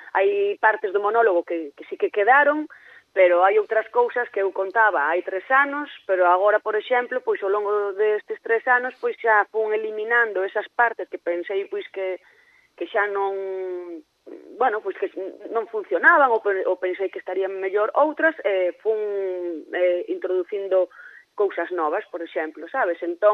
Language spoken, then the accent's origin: Galician; Muxía, Galicia, Spain; also born or lived in Santiago de Compostela / Corcubión; nacín en Santiago de Compostela, pero non vin vivir ata aquí a Santiago ata que xa era adolescente. Entón, todo que a miña infancia é parte da adolescencia, pois a pasei entre Muxía e Corcubión.